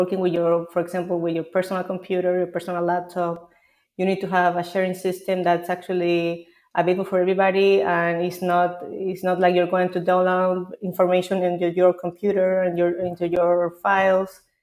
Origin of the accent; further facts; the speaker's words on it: Chile; now in Barcelona, Spain; from Chile, which is my home country